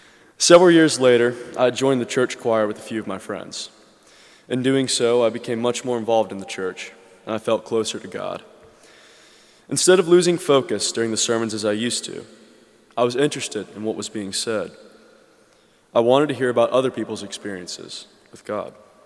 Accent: Columbia, South Carolina, United States; I fondly remember Sundays as a child in Columbia, South Carolina.

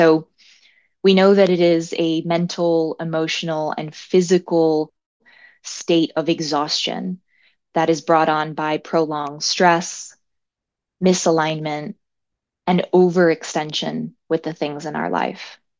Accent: Miami, Florida, United States; now in New Jersey, United States; So I'm originally from Miami, Florida. My family is Cuban Brazilian by background. I today live in New Jersey.

